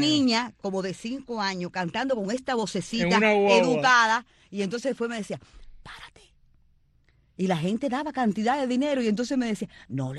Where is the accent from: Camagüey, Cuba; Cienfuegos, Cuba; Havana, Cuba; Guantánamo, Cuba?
Havana, Cuba; born there; Sí, habanera